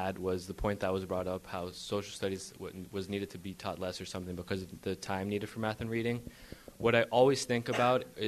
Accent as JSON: {"language": "English", "country": "Bolivia", "moved": "yes", "said": "I'm from Bolivia. We would be in Bolivia right now. But we moved here"}